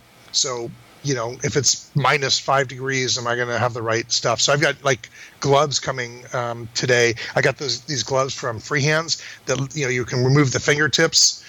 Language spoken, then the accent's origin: English; California, United States; I'm from California. Like I'm in shorts and t-shirts.